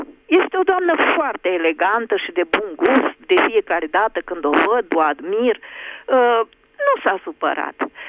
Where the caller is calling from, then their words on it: Piatra Neamț, Neamț County, Romania; din Piatra Neamț.